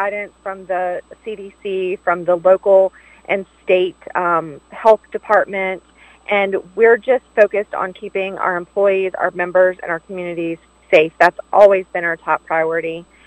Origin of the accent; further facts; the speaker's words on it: Virginia, United States; I'm actually talking to you from my hometown of Louisa County.